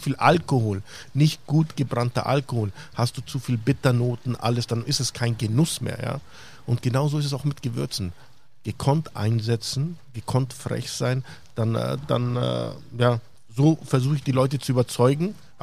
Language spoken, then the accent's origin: German; Füssen, Bavaria, Germany; hey, ich bin Allgäuer, ich komme aus einem schönen Füssen